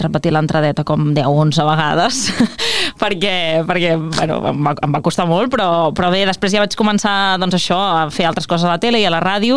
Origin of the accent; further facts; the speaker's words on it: Vilafranca del Penedès, Catalonia, Spain; Jo sóc de Vilafranca del Penedès